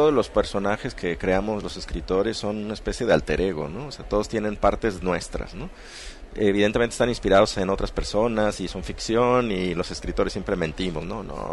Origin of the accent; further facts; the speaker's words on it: Lagos de Moreno, Jalisco, Mexico; also born or lived in Guadalajara / Xalapa / Barcelona; Yo crecí en Lagos de Moreno, pero también viví aquí, viví en Jalapa y en Barcelona.